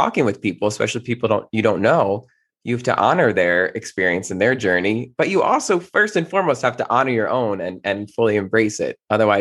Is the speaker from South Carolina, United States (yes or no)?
no; New Jersey, United States; I'm originally from New Jersey.